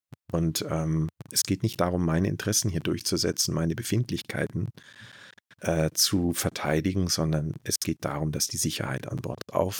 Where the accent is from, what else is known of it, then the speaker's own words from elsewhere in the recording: Munich, Bavaria, Germany; in meine Heimatstadt. Also wir sind in München gebased